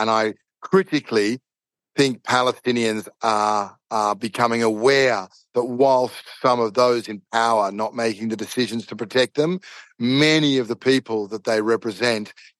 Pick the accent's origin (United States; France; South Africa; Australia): Australia; I'm Australian